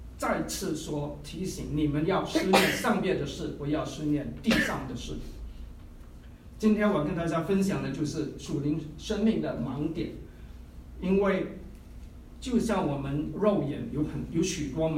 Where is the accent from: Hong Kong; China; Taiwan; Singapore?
Singapore; 我是从新加坡来的，上次我也介绍过我自己。